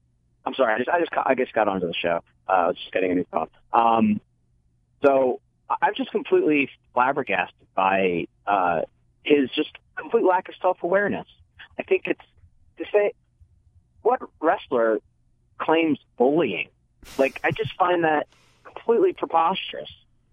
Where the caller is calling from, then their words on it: Philadelphia, Pennsylvania, United States; from Philly.